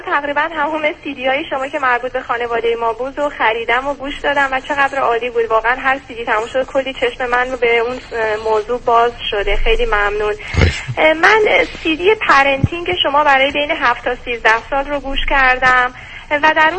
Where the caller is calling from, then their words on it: United States; چون من از امریکام تماس میگیرم